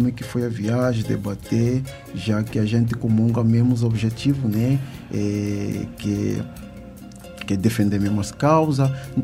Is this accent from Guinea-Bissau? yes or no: yes; Guinea-Bissau; Tanto para Cabo Verde ou para Guiné-Bissau, de onde eu vim, ou para outros países, entendeu?